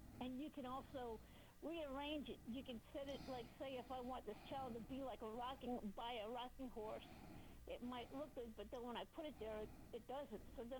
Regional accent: New York, United States; My background is I came from New York, and New York does not have any empty or deserted buildings. So when I moved to Nebraska, I was kind of fascinated

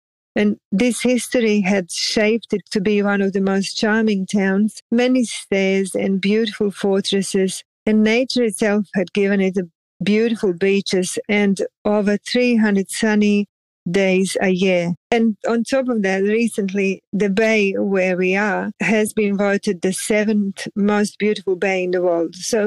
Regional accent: Montenegro; accent: mixed European; also born or lived in Australia; So even though I was born in Australia, I have a very mixed European accent. Growing up here in Montenegro, I had fun traveling through Europe

